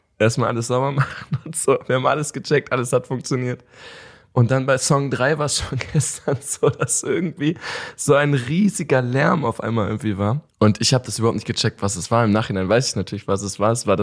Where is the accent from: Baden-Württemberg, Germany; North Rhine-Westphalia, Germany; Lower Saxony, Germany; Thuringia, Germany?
North Rhine-Westphalia, Germany; Vlotho; Ich komme aus Flotow, das ist eine sehr kleine Stadt, 20.000 Einwohner.